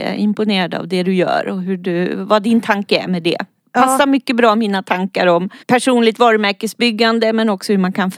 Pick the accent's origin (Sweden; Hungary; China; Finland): Sweden; also born or lived in Austria; Jag är född i Österrike, är norsk medborgare, uppvuxen i Sverige och bodde hos min pappa.